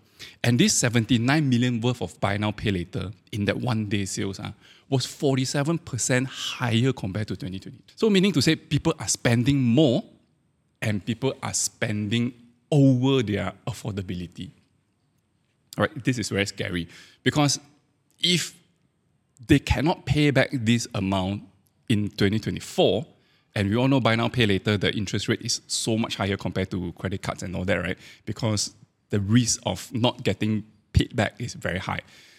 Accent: Malaysia; And why as a Malaysian I talk about US so much is because a lot of all these US big banks, they have investments all around the world, including Malaysia.

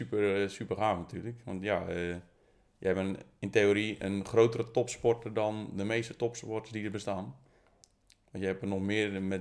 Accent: Katwijk, South Holland, Netherlands; born there; ik ben geboren in Katwijk.

